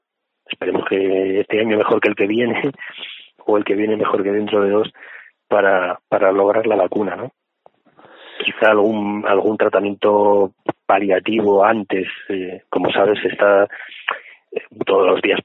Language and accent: Spanish; Asturias, Spain; now in Madrid, Spain; Yo, por ejemplo, que soy de Asturias, hasta mañana no voy a volver después de 4 meses.